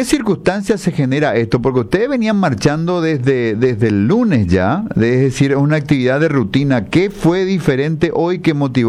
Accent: Paraguay; Eso tendría que darnos vergüenza como paraguayos

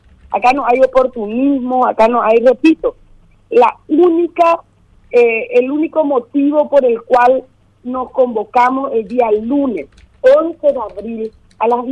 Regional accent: Paraguay; esta señora cree que somos idiotas los paraguayos.

